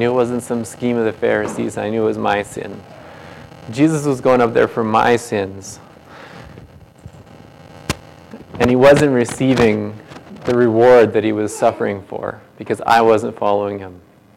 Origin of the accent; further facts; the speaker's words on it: Ontario, Canada; now in Golden, Canada; I grew up in Ontario, not too far out of Ottawa.